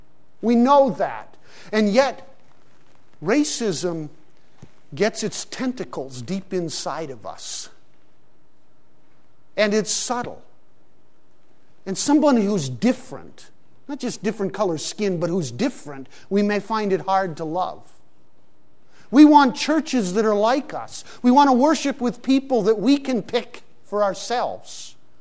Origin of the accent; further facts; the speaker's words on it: Larkana, Sindh, Pakistan; I grew up in Pakistan. When I was 8 or 9 years of age, my brother and I were out riding our bikes on some of the dusty streets. We were living in a large city, the city of Larkana at that time.